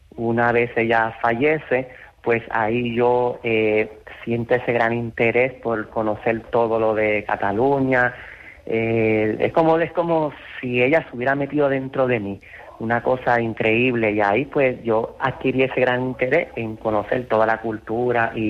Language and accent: Spanish; Puerto Rico; born there; Pues yo nací en Puerto Rico porque mi madre emigró aquí en los años 60 con mis abuelos, los padres de ella y todos mis tíos. Entonces aquí mi madre conoció a mi padre y entonces pues se unieron y nací yo. Lo que pasa es que mi abuelo materno era de aquí de Puerto Rico